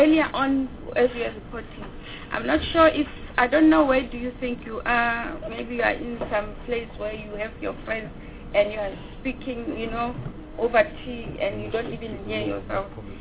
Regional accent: Bloemfontein, Free State, South Africa; I'm from Bloemfontein, so I fly

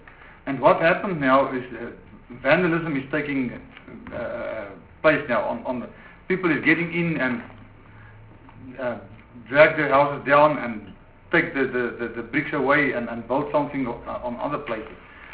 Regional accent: North West, South Africa; I'm from the Northwest Province, as I said earlier on.

